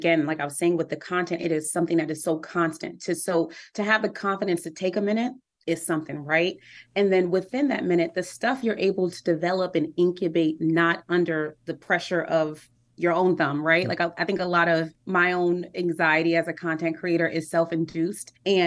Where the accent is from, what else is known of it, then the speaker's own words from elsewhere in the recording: Harlem, New York, United States; Something I struggled with for a while is I'm from Harlem, New York. And, you know, we had the Harlem Renaissance and, you know, we had the Apollo.